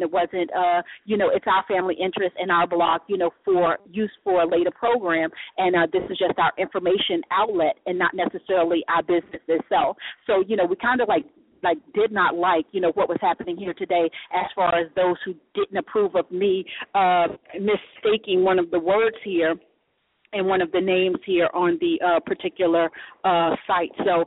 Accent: Asbury Park, New Jersey, United States; right across the, you know, bridge from my, you know, town of where I grew up in Asbury Park, New Jersey.

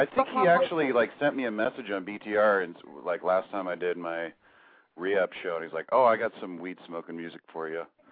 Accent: San Jose, California, United States; I grew up in San Jose, I live in the Bay Area.

